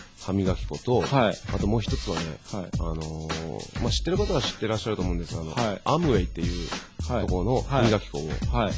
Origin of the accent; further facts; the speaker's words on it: Kurume, Fukuoka, Japan; 久留米市です。